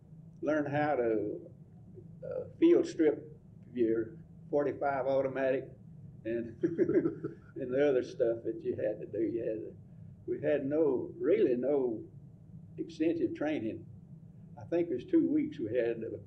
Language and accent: English; Cleveland, Georgia, United States; also born or lived in Jefferson, United States / Douglasville, United States; I was born in Cleveland, Georgia, on March the 12th, 1919.